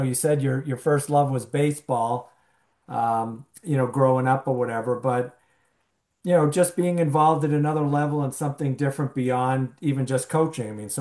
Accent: Massachusetts, United States; moved away; because of course I came from Massachusetts, so I was an outsider. I mean, Red Sox fan

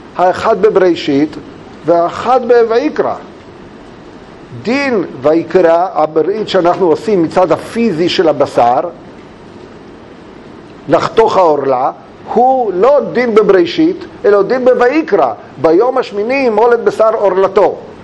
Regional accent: Romania; הרבה זה סבי היה רומני, כמו שאתם מרגישים ברי שלי, גם אני רומני. רומני הכוונה יהודי ברומניה

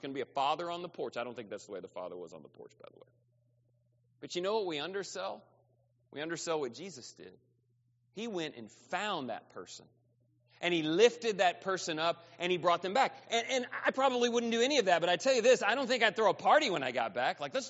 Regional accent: Texas, United States; I'm not a sheep person. I'm from Texas. I don't know what you guys think when you think East Texas. I don't have sheep. I don't have a cowboy hat.

